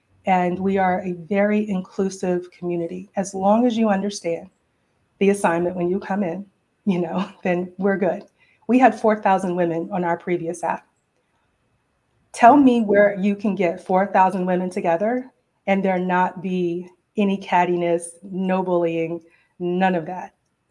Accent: Dallas, Texas, United States; also born or lived in Birmingham; again, I've moved from Birmingham. I'm from the Dallas-Fort Worth area, but I hadn't lived here in 15 years.

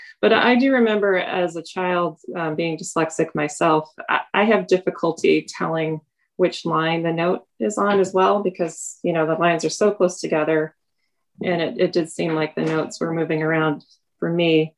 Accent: United States; from the United States

